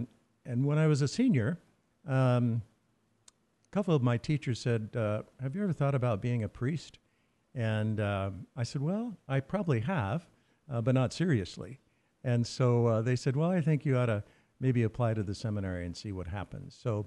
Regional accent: Denver, Colorado, United States; born there; I was born in Denver, Colorado in 1947. I am the oldest of 10 children.

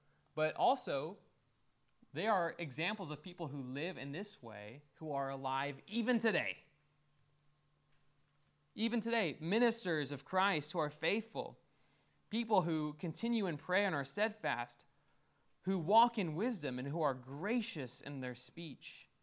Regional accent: Iowa, United States; I grew up in Iowa, and there's pig farms, and they smell very bad.

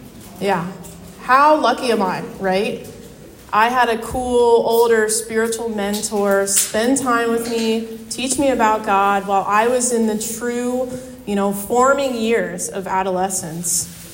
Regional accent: Columbus, Ohio, United States; I am a church kid, born and raised in Columbus, Ohio.

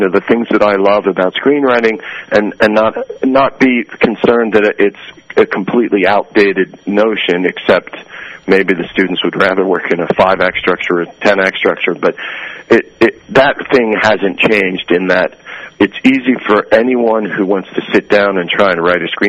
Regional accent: Mechanicsburg, Pennsylvania, United States; I'm from Mechanicsburg, so, you know, I do try and go at least once a year

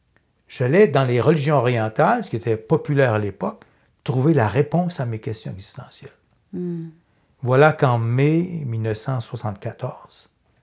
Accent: Châteauguay, Quebec, Canada; also born or lived in Montreal; Je suis né à Montréal, hein, grandi en banlieue, Châteauguay.

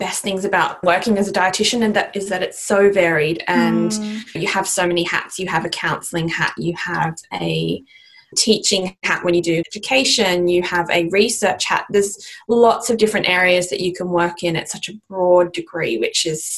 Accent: Australia; now in London, United Kingdom; You can probably tell by the accent that I'm from Australia. So I've been living in the UK for just over 2 years now, working in London.

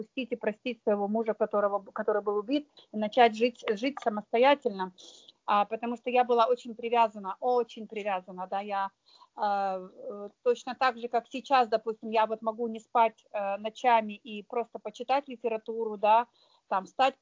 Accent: Odesa, Odesa Oblast, Ukraine; now in United States; я созависимая, и я сегодня живу в Техасе, вообще я одесситка

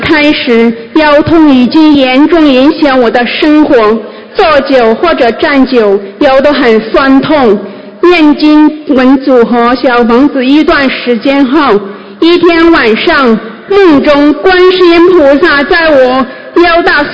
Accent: Hong Kong; 大家好，我来自香港

